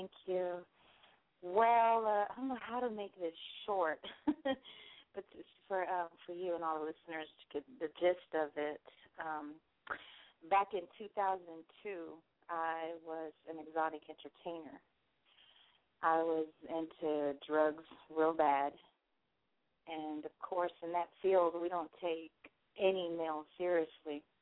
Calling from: Texas, United States; I'm calling from Texas.

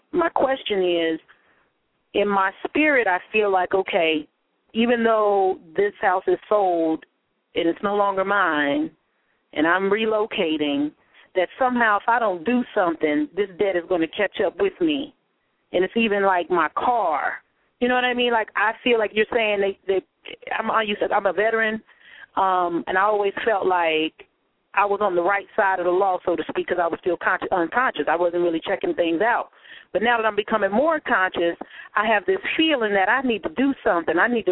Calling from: California, United States; I'm calling from California.

